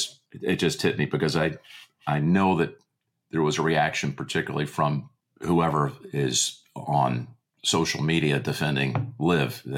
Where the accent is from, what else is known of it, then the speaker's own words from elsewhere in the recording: Charlotte, North Carolina, United States; I know Charlotte's my hometown where I was born. My family's from there.